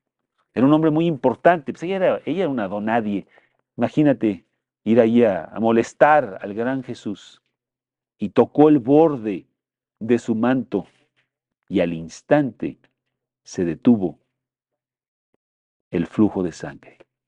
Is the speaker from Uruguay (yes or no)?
no; Mexico; producto de nuestra propia insensatez como mexicanos, ¿verdad?